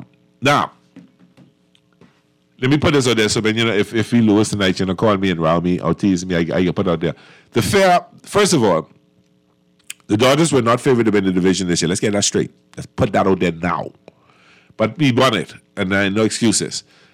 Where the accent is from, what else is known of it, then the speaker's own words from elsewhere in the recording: Connecticut, United States; born there; I was born in Connecticut